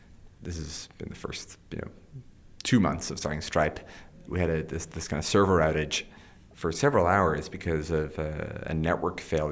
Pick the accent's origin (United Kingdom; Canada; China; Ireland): Ireland; growing up in Ireland